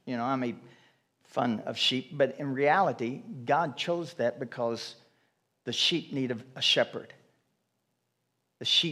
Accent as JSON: {"language": "English", "region": "Kentucky", "country": "United States", "tie": "born or raised there", "said": "All of my years growing up in Kentucky, I didn't even know what a feedlot was, never smelled that."}